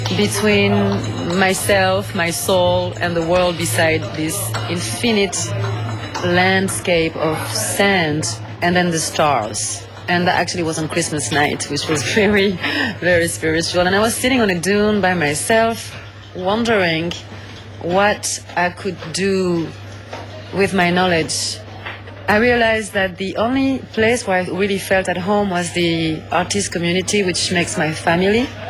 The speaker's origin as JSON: {"language": "English", "region": "south of France", "country": "France", "tie": "born or raised there", "lives_now": "United States", "said": "I feel strongly in my identity, which is mixed now, being the fact that I am also an American, about the connection with Mediterranean music. And growing up in my neighborhood in the south of France, I was exposed to a lot of Arabic sounds."}